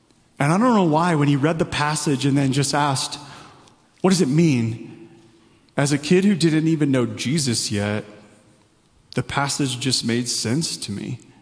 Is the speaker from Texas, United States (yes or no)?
no; St. Louis, Missouri, United States; I grew up in St. Louis, so it was just kind of across the state to the inner city part of Kansas City.